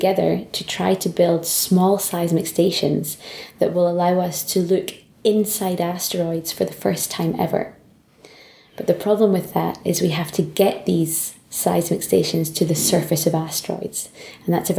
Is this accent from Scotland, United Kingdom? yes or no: yes; Dundee, Scotland, United Kingdom; So I'm Scottish originally, grew up in a town called Dundee on the east coast of Scotland.